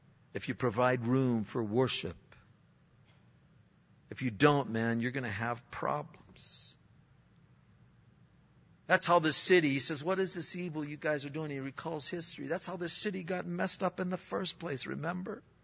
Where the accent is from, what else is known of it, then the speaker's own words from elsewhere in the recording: Pennsylvania, United States; I was from Pennsylvania, so we'd have supper.